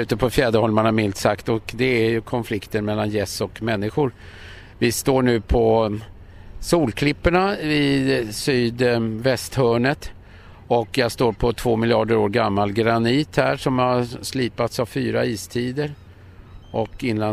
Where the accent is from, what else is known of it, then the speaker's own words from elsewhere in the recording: Stockholm, Stockholm County, Sweden; man ska vara väldigt nöjd som stockholmare och som Lidingöbo inte minst att ha den här fantastiska miljön på så nära håll.